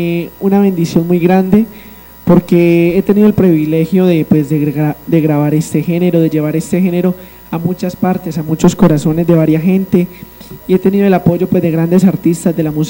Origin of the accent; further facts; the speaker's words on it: Tuluá, Valle del Cauca, Colombia; also born or lived in Pereira; yo soy de aquí de Tuluá. Nací acá en Tuluá, pero hubo un tiempo donde estuve radicado en la ciudad de Pereira. Entonces yo creo que desde ahí más o menos donde se me pegó ese acento, pero no, 100% tulueño, orgulloso de mi tierrita, de mi pueblo